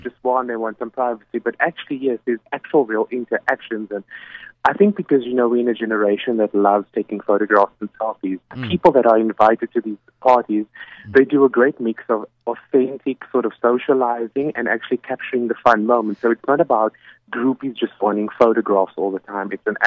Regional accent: South Africa; and saying, you know, I'm from South Africa.

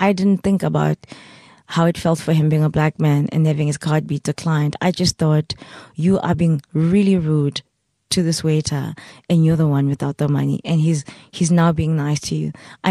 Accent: South Africa; I'm a South African. I wear some Khoza gear. I export our culture.

